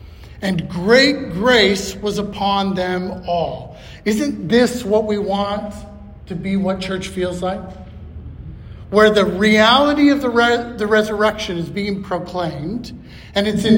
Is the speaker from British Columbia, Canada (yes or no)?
no; Saskatchewan, Canada; also born or lived in Alberta; I come from the Saskatchewan prairies, and then I moved to the Alberta prairies, and there's one thing that's prevalent in the prairies, Hutterites. Anyone heard of a Hutterite? So I grew up, my family, small town Saskatchewan